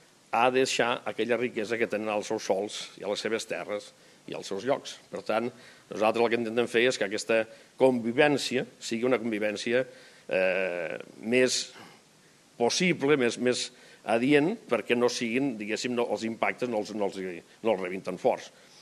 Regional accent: Balaguer, Catalonia, Spain; Inclús a l'estranger saben que sóc de Balaguer. No saben on és Balaguer, però jo sempre els dic que sóc de Balaguer.

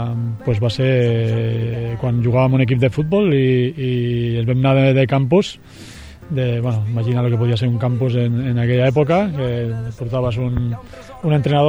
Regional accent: Sant Benet, Catalonia, Spain; Des de ja al meu poble, quan ja tenia 14 anys m'escapava i sortia de Sant Benet a Sabadell fent autostop

